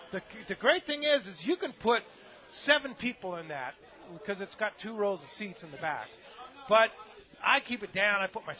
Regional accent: San Diego, California, United States; Let's talk to Wayne from Point Loma. My hometown.

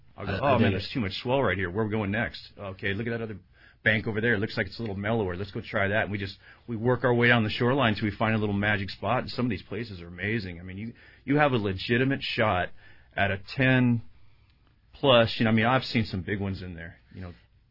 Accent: San Diego, California, United States; Well, I grew up in Point Loma. You know, it's like my dad took me to work, and I fished all them piers and docks and spotties way back

